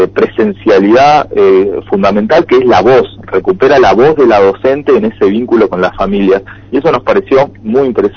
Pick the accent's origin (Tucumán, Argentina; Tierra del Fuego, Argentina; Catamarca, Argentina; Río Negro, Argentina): Tucumán, Argentina; los temas que son importantes como tucumanos, como parte de la provincia.